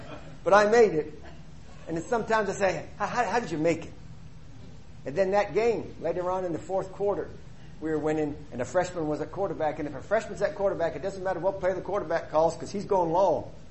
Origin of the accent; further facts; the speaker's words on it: Canada; Maybe because I was raised in Canada, a lot of snow.